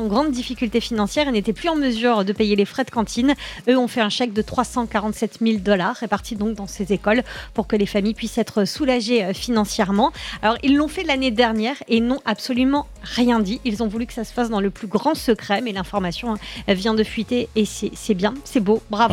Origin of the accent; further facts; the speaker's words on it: Grand Est, France; Et alors, chez nous, en Alsace, ce sont les profs d'allemand qui manquent aussi principalement.